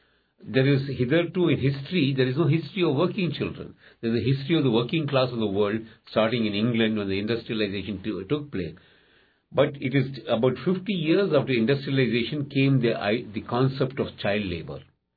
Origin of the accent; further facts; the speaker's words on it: India; I'm from India, and in India there are 134 million working children.